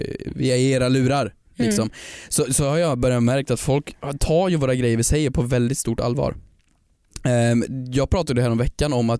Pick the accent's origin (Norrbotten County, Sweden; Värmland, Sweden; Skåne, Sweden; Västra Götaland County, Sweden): Värmland, Sweden; Och minst då hemma i Värmland i alla fall.